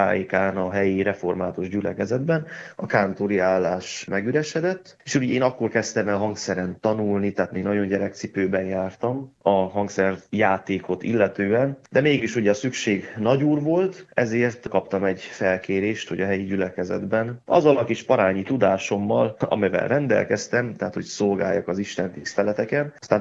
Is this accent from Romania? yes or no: yes; Carei, Satu Mare County, Romania; moved away as an adult; now in Hungary; én a Párciumban nőttem fel, Nagykárolyban, gyakorlatilag nem állt szándékomban semmiféleképpen Magyarországon szolgálni.